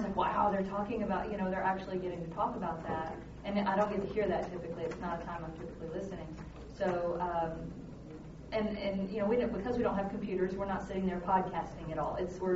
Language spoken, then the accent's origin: English; Conroe, Texas, United States; Yes, on the way up we listened to that. We're from Conroe. We drove there.